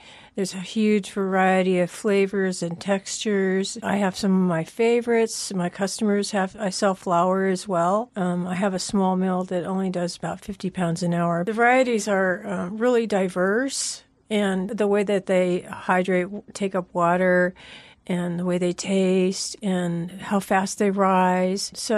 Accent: Chico, California, United States; Well, as a teen, I was from Chico, and I took macrobiotic cooking classes, and that's what really started me off.

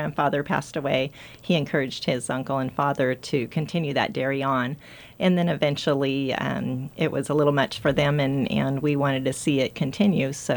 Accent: Chino, California, United States; For the first 4 years of our marriage, we actually dairied in my hometown of Chino.

